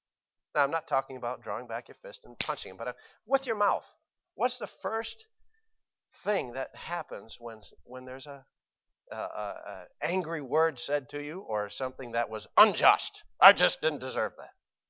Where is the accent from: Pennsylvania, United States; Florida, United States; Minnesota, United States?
Minnesota, United States; Now, I grew up in Minnesota. We did a lot of, in Minnesota, I didn't have a farm. But I saw harvest time in Minnesota is beautiful.